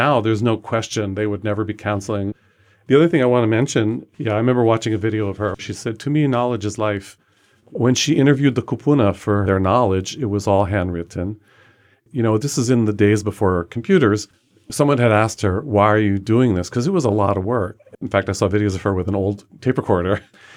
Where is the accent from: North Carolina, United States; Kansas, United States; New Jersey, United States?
New Jersey, United States; I moved here in 1981, and I'm not from here. I'm from New Jersey.